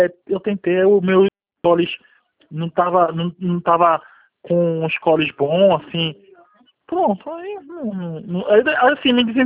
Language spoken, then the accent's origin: Portuguese; Surubim, Pernambuco, Brazil; é que eu sou do Surubim